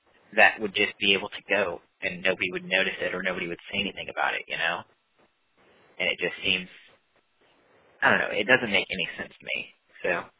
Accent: Canada; born there; moved away; I've got a lot of friends in Canada, and I was born in Canada.

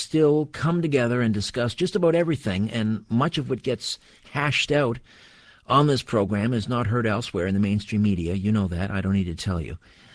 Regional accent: Brantford, Ontario, Canada; A few weeks ago, I was in my hometown, Brantford, Ontario, Canada.

